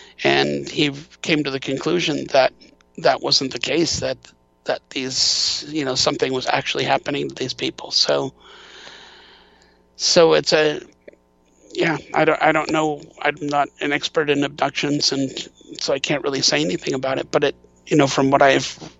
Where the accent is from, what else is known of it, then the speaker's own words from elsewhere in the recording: Wisconsin, United States; When I grew up in Wisconsin, and when I started in graduate school, I went to Montana State University in Bozeman, Montana.